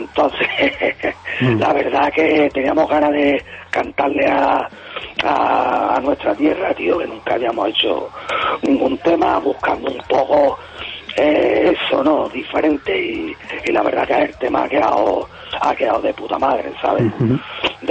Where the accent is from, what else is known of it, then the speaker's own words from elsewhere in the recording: Andalusia, Spain; accent: Andalusian; Había temas que lo que se prestaban para usar nuestro dialecto en muchas partes, palabras que usamos aquí en Andalucía, lo hemos hecho, ¿sabes?